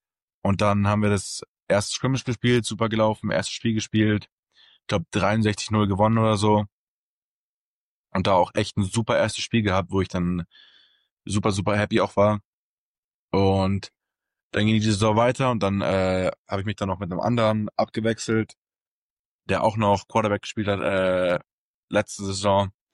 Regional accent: Germany; ich komme aus Deutschland

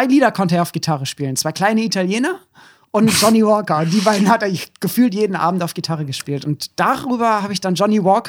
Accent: North Rhine-Westphalia, Germany; born there; Ich bin ja am Niederrhein geboren, deswegen

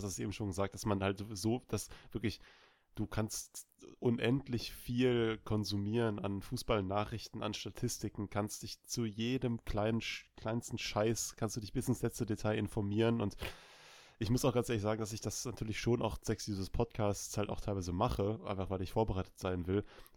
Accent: Cologne, North Rhine-Westphalia, Germany; born there; Ich bin ja gebürtiger Kölner

